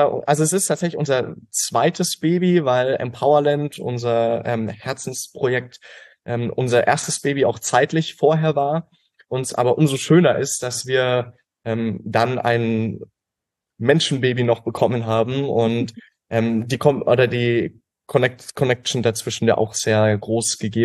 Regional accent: Bavaria, Germany; Ich bin auf dem Land in der Nähe von Augsburg groß geworden, bin jetzt 24

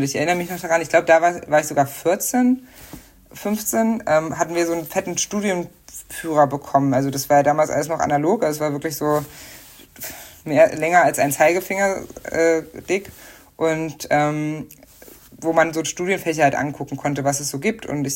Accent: East Germany, Germany; Also wir haben das in Ostdeutschland, wo ich aufgewachsen bin, zumindest so gemacht.

